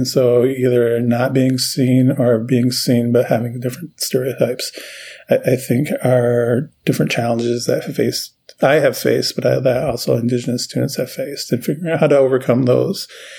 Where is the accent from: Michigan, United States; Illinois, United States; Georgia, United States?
Michigan, United States; Haslett; I grew up in Haslett, Michigan, which is a suburb of Lansing, in an urban area. I didn't grow up on the reservation